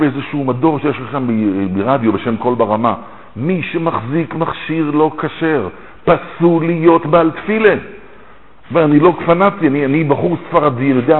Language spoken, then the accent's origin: Hebrew; Petah Tikva, Central District, Israel; born there; נולדתי בפתח תקווה